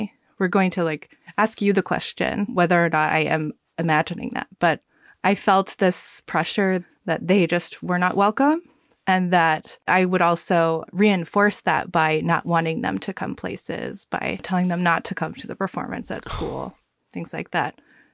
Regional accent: the South, United States; And then eventually my parents came to the United States together. So I grew up in the South

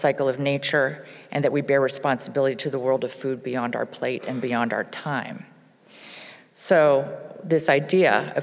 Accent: Hawaii, United States; I'm from Hawaii.

